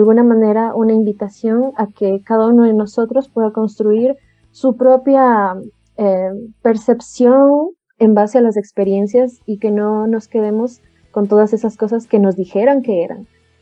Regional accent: Ecuador; yo, pues, como dijo Ariel, soy de Ecuador. Tengo 23 años.

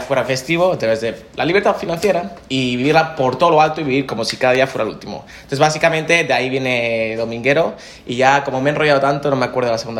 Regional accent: Spain; soy básicamente español, emprendedor de 28 años a día de hoy.

